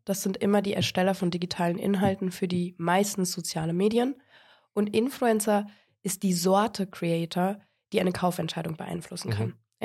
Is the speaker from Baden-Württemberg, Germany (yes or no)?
no; Finnentrop, North Rhine-Westphalia, Germany; Also, ich bin in Finntrop aufgewachsen, Attendorn zur Schule gegangen und bin dann zurückgekommen und bin dann eigentlich nach Olpe gezogen.